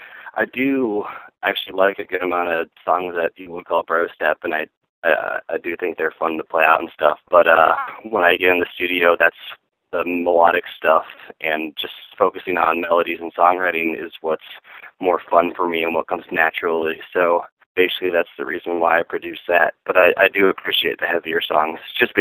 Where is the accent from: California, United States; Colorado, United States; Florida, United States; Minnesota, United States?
Minnesota, United States; now in Santa Cruz, United States; I grew up in Minnesota. That is where the name comes from. But I've been living in Santa Cruz for the past, I think it's been 4 or 5 years now.